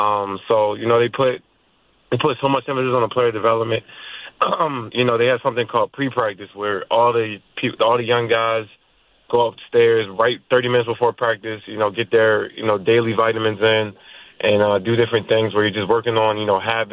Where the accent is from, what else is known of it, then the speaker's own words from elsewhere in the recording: Baltimore, Maryland, United States; I would have a lot of family come up as well because I'm from Baltimore, and it's like an hour drive from Baltimore to Wilmington, Delaware.